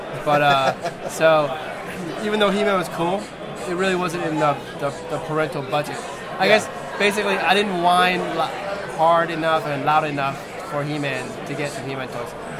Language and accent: English; Leesburg, Virginia, United States; Washington, D.C. I think that Leesburg, Virginia, which is next to Washington, D.C.